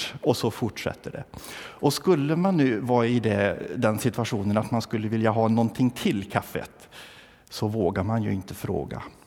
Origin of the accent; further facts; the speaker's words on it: Tången, Värmland, Sweden; Jag minns källan utanför missionshuset hemma i Tången i södra Värmland.